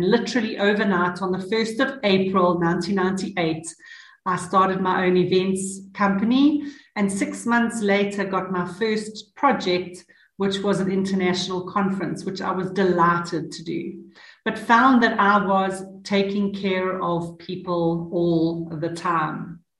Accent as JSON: {"language": "English", "town": "Durban", "region": "KwaZulu-Natal", "country": "South Africa", "tie": "born or raised there", "said": "I'm actually originally from Durban in KZN. I went to many, many schools, started off in Hillcrest and ended up in Ishawi at a boarding school."}